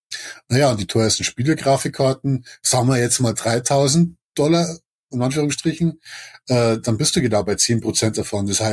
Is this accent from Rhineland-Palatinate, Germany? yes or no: no; Bavaria, Germany; Ich bin Bayer